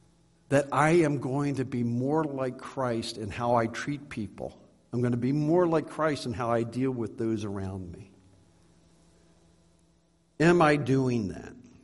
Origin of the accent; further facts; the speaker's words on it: Pennsylvania, United States; and I was from Pennsylvania.